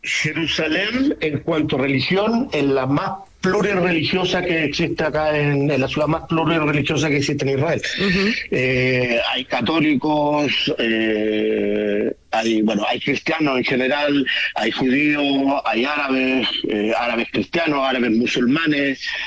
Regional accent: Chile; moved away as an adult; principalmente fue por un tema de falta de oportunidades, como muchos chilenos que salen a recorrer el mundo por la misma razón.

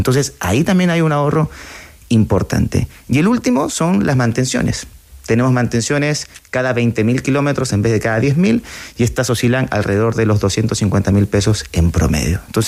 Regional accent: Peru; Soy peruano.

